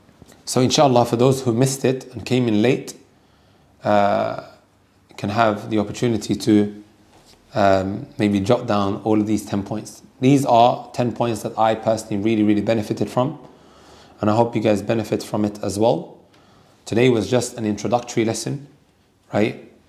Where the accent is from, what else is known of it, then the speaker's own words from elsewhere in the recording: Netherlands; now in United Kingdom; I was not born in the UK, I was born in the Netherlands. I grew up watching Cartoon Network and Nickelodeon.